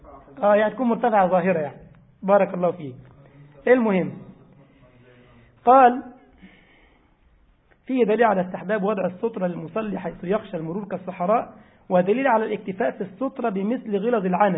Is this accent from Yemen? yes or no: no; Egypt; احنا عندنا في مصر النبوت